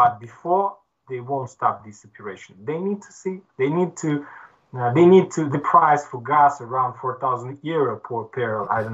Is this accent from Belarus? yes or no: yes; Belarus; English is a second language; For example, I am from Belarus.